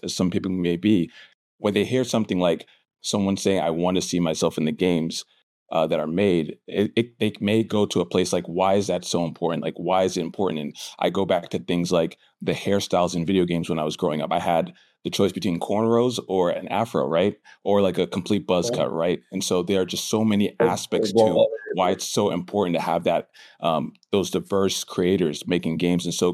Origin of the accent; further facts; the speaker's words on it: Brooklyn, New York, United States; as someone who I grew up in Brooklyn and I always would flip through magazines and see so many things about the gaming industry that were on the West Coast.